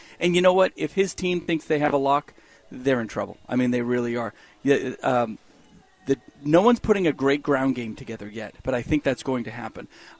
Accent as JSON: {"language": "English", "region": "New England", "country": "United States", "said": "Now, we're from New England, right? So we all like to bust balls."}